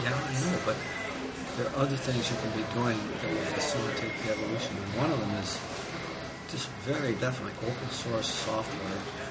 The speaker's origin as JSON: {"language": "English", "region": "Oregon", "country": "United States", "tie": "born or raised there", "lives_now": "Palo Alto, United States", "said": "Oh, no, I grew up in Oregon."}